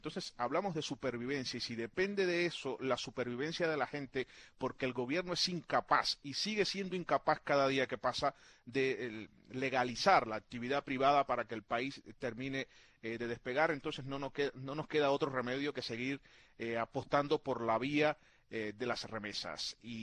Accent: Cuba; los que somos cubanos

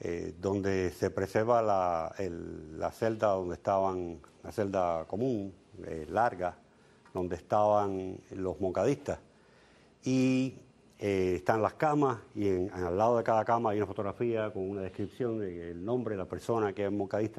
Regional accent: Cuba; now in United States; Desde cuando yo estaba creciendo en Cuba

